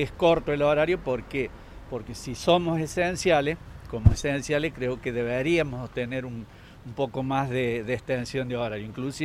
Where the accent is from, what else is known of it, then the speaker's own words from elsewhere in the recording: Córdoba, Argentina; yo soy de Córdoba, tengo familiares y en Córdoba los negocios siempre estuvieron abiertos hasta las 9 de la noche